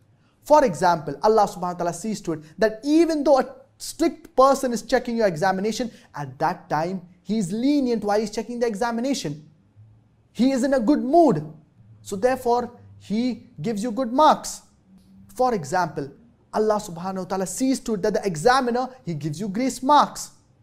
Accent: Karachi, Sindh, Pakistan; I'm from Karachi, Pakistan.

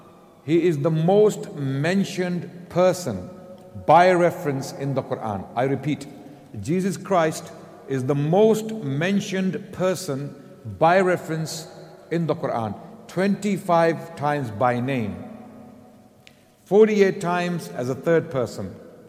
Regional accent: United Kingdom; Not that the Muslim community is separate from the British people. We are British, of course.

